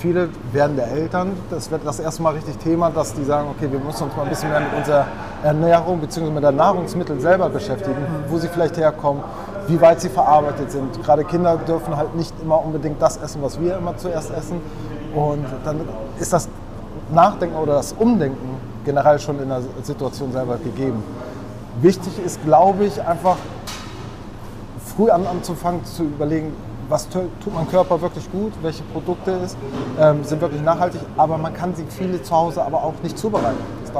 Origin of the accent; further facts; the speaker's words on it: Schleswig-Holstein, Germany; Wir kommen aus Ostholstein. Wir haben einen Landgasthof im Herzen der ostholsteinischen Schweiz.